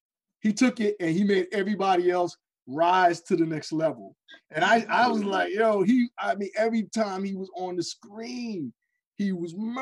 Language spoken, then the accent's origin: English; New York, United States; You know, I grew up in New York, and so there were so many things in there that were so real and so so connective to me